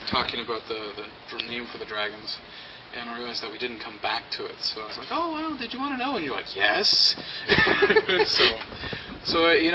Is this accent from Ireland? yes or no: no; Canada; We wanted something that was showed our roots as being Canadian, right?